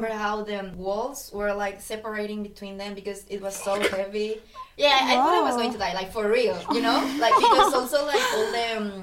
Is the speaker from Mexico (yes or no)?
yes; Mexico City, Mexico; also born or lived in Querétaro, Mexico; I'm from Mexico City. I mean, I was born there, but I used to live in Querétaro. Like, it's like 2 hours away from Mexico City.